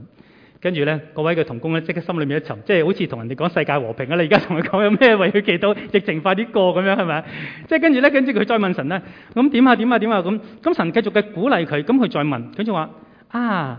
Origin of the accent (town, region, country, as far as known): Guangdong, China